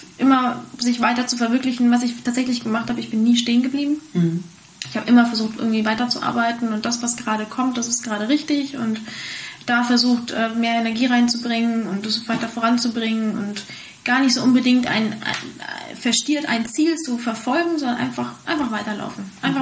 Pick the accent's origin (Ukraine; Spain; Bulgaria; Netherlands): Spain; German is a second language; moved away as an adult; now in Germany; Vater war Schweizer, meine Mutter Ägypterin. Kann man sich jetzt entscheiden, wo die Wurzeln hingehen. aber ja, von klein auf aufgewachsen in Spanien und lebe jetzt zum ersten Mal seit einem Jahr in Deutschland.